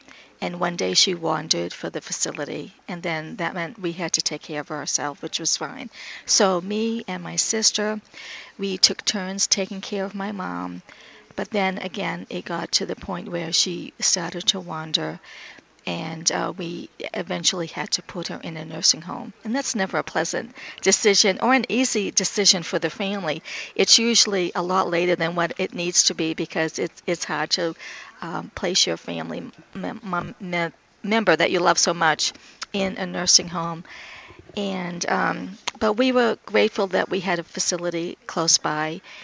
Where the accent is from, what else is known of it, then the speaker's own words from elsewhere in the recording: New Hampshire, United States; New Hampshire.